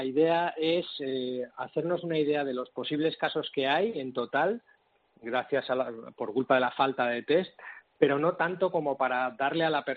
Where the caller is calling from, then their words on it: Vitoria, Basque Country, Spain; Pues estoy en casa, en Vitoria.